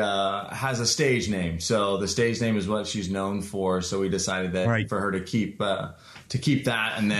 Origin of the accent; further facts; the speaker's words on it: Kansas, United States; born there; Well, I actually was born in Kansas, which is really exciting. No, I would love the state of Kansas. My dad was in the military, so I grew up